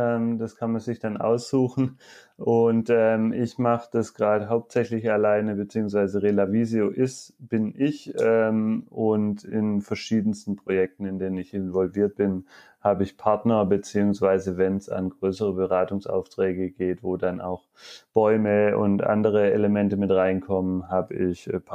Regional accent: Baden-Württemberg, Germany; Also ursprünglich komme ich aus der Nähe von Heilbronn

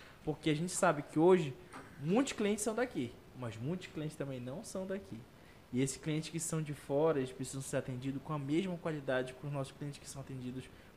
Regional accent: Santarém, Pará, Brazil; born there; Minha família é de Monte Alegre, mas eu nasci aqui em Santarém, sou mocorongo, com orgulho, com muito orgulho

